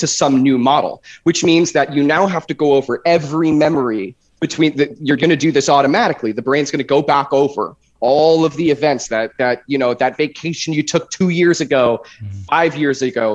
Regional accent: New York, United States; So I'm from New York, and I grew up, you know, not that far from New York City.

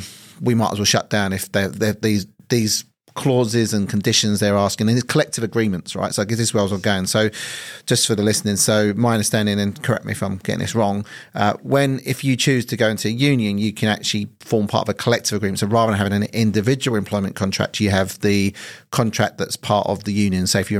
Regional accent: United Kingdom; when you're growing up in Thatcher's Britain, you get told that unions are the scourge of business

